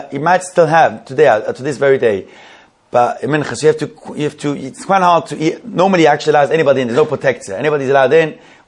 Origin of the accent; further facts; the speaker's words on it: Zurich, Switzerland; I was brought up in Zurich